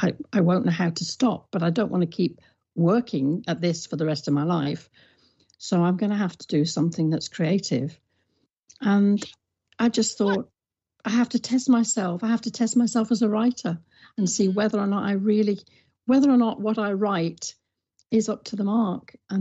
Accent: Yorkshire and the Humber, United Kingdom; also born or lived in Birmingham; I was born in Birmingham and moved to Yorkshire.

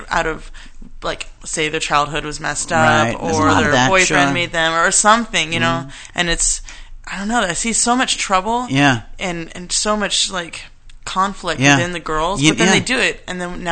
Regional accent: San Francisco, California, United States; But I'm from San Francisco

